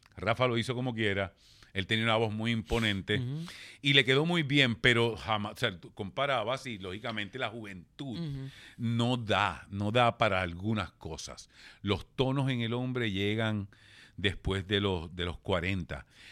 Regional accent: Carolina, Puerto Rico; Y yo soy un cabro de Carolina, ¿entiendes?

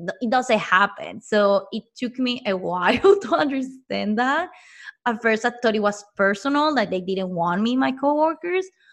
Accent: Mexico; moved away as an adult; now in United States; even though I was born and raised in Mexico, I know my education was in Mexico.

